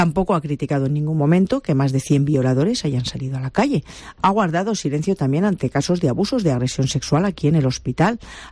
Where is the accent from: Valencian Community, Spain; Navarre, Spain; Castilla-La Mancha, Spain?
Castilla-La Mancha, Spain; Guadalajara; porque somos guadalajareños, pero también y ante todo somos españoles